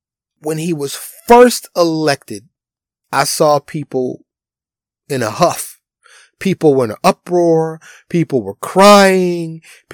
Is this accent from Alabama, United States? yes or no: no; New York City, New York, United States; moved away; I'm originally from New York City, but I live in Tornado Alley. And as a city boy raised in the concrete jungle